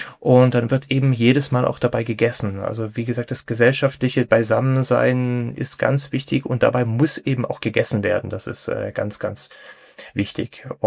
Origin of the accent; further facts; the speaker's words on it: Freiburg, Baden-Württemberg, Germany; Also ich komme aus Freiburg